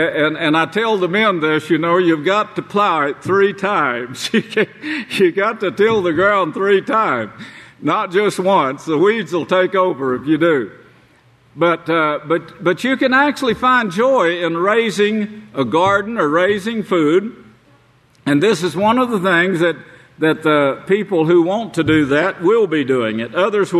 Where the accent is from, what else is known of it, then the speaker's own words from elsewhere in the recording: Oklahoma, United States; Yes, this was the way I was raised in Oklahoma, but during my lifetime, I saw that change.